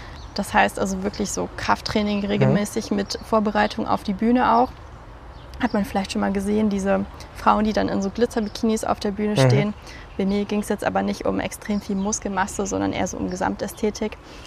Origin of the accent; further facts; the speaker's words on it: Hahn, North Rhine-Westphalia, Germany; born there; Ich bin geboren in der Nähe von Düsseldorf, in Hahn, ein ganz kleiner Ort.